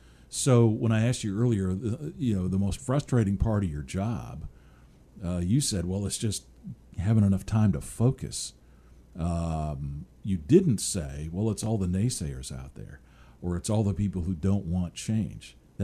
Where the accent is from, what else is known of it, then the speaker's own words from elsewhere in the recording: Seattle, Washington, United States; now in Tallahassee, United States; Well, I grew up in the Seattle area. So when I got here, I went through a lot of culture shock.